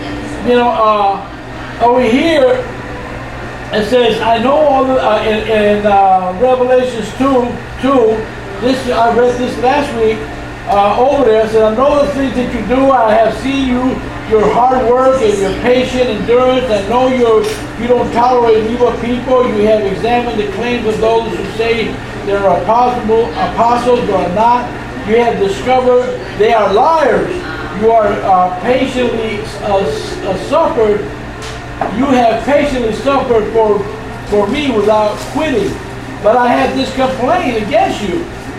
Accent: Chicago, Illinois, United States; All right, I'm from Chicago.

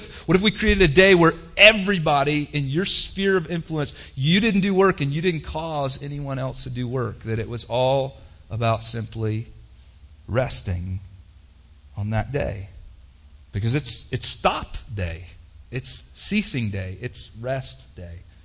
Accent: the South, United States; And I grew up in the South, so there's like anti-liquor laws.

